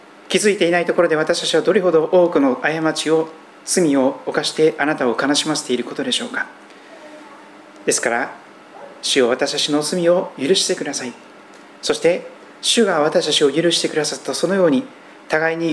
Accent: Shikoku, Japan; 私の生まれ育った四国には、何百段という階段を登らなきゃたどり着けないような神社もあるんですけども

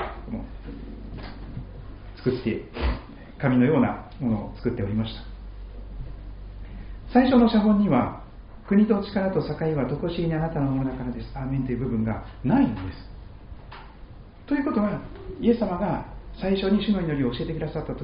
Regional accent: Kochi, Japan; 私は四国の高知県で生まれ育ちましたから、高知市内には鏡川というですね、本当に素敵な川が流れているわけです。

